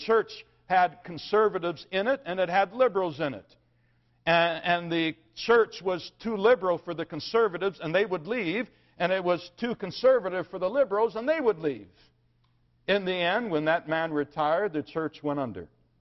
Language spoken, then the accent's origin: English; Michigan, United States; My conversion from sin has to begin with talking about where I was raised. I was raised in Michigan, but even more importantly, I was raised in a Presbyterian home.